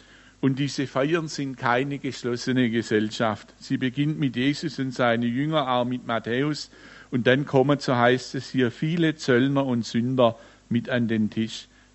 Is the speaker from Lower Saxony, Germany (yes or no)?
no; Baden-Württemberg, Germany; Ich bin ja im Dorf im Nordschwarzwald aufgewachsen. Viele von euch wissen es. Dort, wo die Leute so harzig sind wie die Schwarzwaldhänner. Jeder kennt jeden